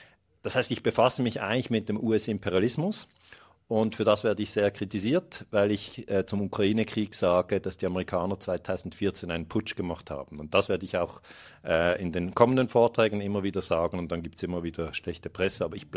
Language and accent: German; Switzerland; ich bin Schweizer Bürger, ich bin 50 Jahre alt, ich bin zweifacher Familienvater